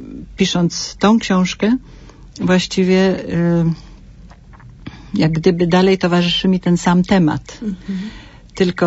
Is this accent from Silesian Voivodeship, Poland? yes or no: no; Poznań, Greater Poland Voivodeship, Poland; jestem poznanianką z Jeżyc.